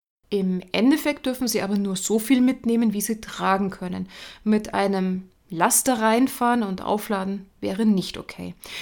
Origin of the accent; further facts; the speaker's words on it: Bavaria, Germany; ich komme aus Bayern, deswegen immer die bayerischen Beispiele.